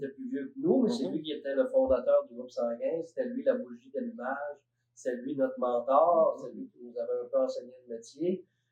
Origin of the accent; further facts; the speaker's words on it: Jonquière, Quebec, Canada; Jonquière. Moi, je viens de Jonquière. Une ville de 60 000 habitants.